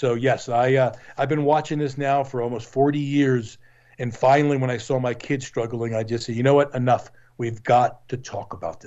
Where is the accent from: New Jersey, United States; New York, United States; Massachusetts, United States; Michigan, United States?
New Jersey, United States; I grew up back in New Jersey in a home that had a Catholic theme to it.